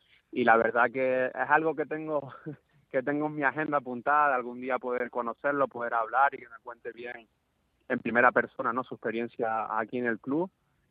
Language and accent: Spanish; Spain; Los aficionados siempre me preguntan, como saben que soy español